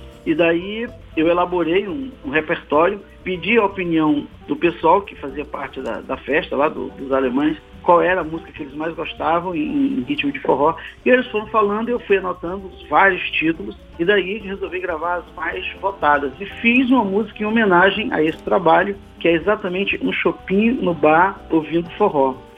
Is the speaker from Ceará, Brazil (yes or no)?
no; Acre, Brazil; mandar um abraço para o pessoal da minha terra, pessoal lá do Acre